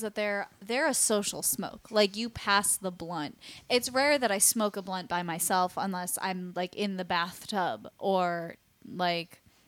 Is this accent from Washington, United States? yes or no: no; New York, United States; From the East Coast. I'm from New York.